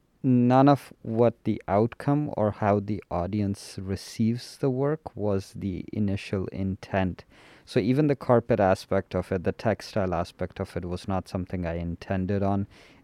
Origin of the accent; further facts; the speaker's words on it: Afghanistan; also born or lived in Pakistan; now in Canada; When we moved from Afghanistan to Pakistan, from Pakistan to Canada, we always carried our carpets with us.